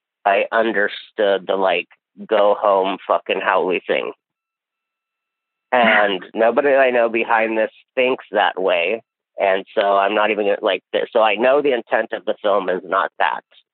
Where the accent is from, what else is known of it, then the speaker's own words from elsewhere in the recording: Hawaii, United States; But I moved there so young that I am from Hawaii and so I'm local.